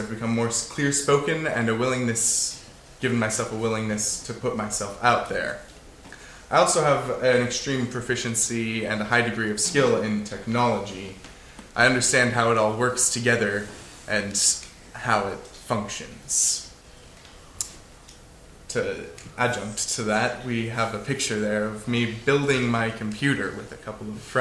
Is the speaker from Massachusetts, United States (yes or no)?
no; Gig Harbor, Washington, United States; also born or lived in Tacoma; I grew up in the Gig Harbor and Tacoma area. Gig Harbor and Tacoma have a very strong seagoing heritage